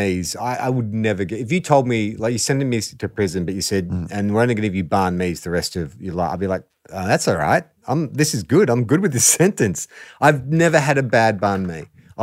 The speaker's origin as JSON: {"language": "English", "country": "Australia", "said": "I'm Australian"}